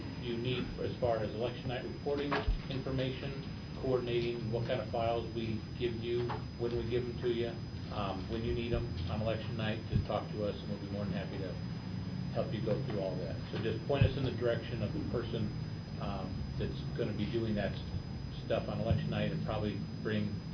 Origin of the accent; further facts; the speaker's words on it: Omaha, Nebraska, United States; And I'm from Omaha, Nebraska.